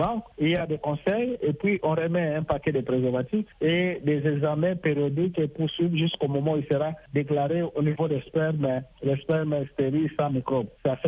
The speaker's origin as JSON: {"language": "French", "country": "DR Congo"}